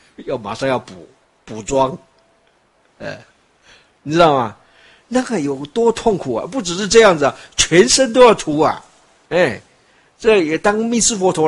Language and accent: Chinese; China; 然后像我们中国人说啊，我下一辈子要怎么样怎么样啊